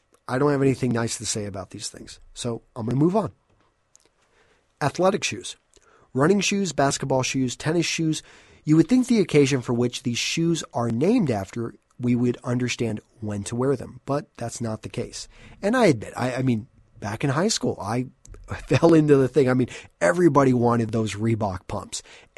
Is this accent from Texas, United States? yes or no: yes; Texas, United States; And that goes back to me growing up in West Texas.